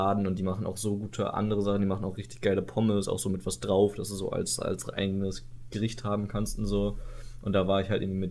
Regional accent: Iserlohn, North Rhine-Westphalia, Germany; Das ist in der Nachbarstadt, meiner Heimatstadt Iserlohn

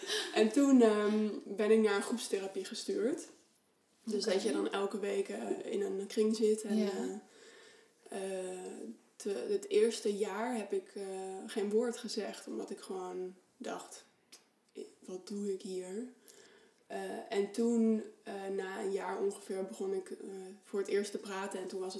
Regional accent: Bible Belt, Netherlands; Ja, ik kom uit de Bijbelbelt, weet je wel. Dus ik dacht, ik ga naar Amsterdam.

